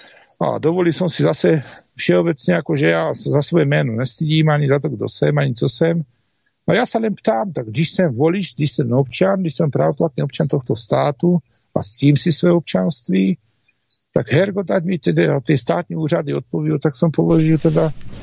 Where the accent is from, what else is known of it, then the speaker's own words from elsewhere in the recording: Slovakia; jsem původný Slovák, křížený s Maďarom